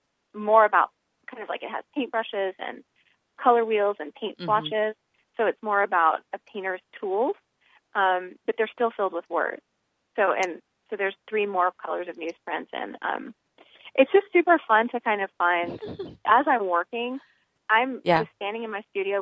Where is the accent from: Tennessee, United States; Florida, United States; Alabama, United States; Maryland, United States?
Alabama, United States; My mom and I, I grew up in Alabama